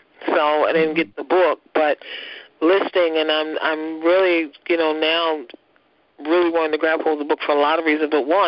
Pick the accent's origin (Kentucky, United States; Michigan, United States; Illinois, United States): Kentucky, United States; also born or lived in New Jersey; I'm just transitioned from New Jersey back to Kentucky, back home, and coming back into the home church